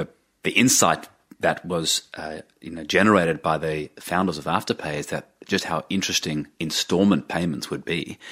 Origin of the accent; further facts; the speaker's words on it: Australia; But as an Australian investor, it's not easy to get exposure to large technology companies